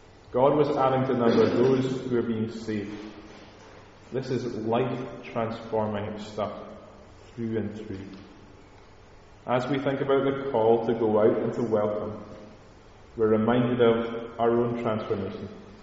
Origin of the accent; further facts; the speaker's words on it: Scotland, United Kingdom; Inside, I might want to dance and jump up and down, but because I'm Scottish, I'll just stand still.